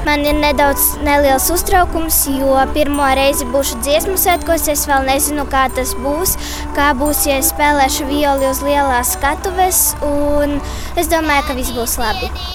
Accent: Daugavpils, Latvia; Es esmu no Daugavpils un mācos Daugavpils vienības pamatskolā.

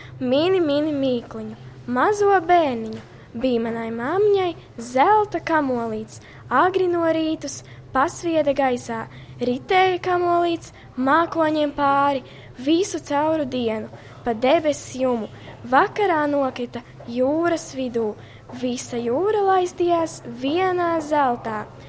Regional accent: Priekuļi, Cēsis Municipality, Latvia; un es esmu no Priekuļiem, no Priekuļu vidusskolas.

